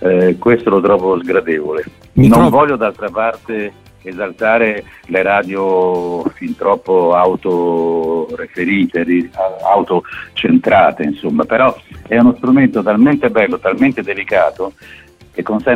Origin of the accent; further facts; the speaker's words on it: Apulia, Italy; lui è un pugliese del nord mentre io sono un pugliese del sud